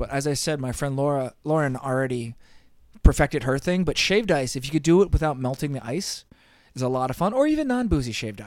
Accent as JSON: {"language": "English", "region": "New Jersey", "country": "United States", "tie": "born or raised there", "said": "Because I grew up in New Jersey, water ice."}